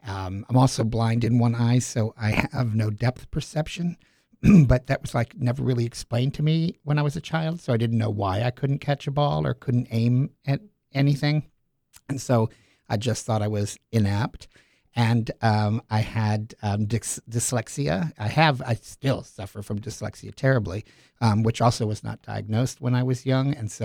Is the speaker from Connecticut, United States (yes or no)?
yes; Shelton, Connecticut, United States; now in Orlando, United States; Well, I'm from Connecticut, born and raised in a little town called Shelton, but I will always consider Orlando home.